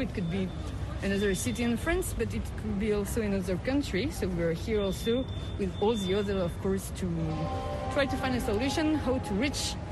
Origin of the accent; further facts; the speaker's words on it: Kyiv, Ukraine; English is a second language; moved away as an adult; We come from Kyiv. The day when the TV tower was attacked, we go to Lviv.